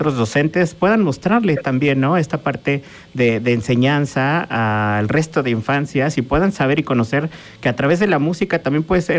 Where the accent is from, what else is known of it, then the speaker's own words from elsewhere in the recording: Mexico; nuestras raíces, nuestras tradiciones como mexicanos.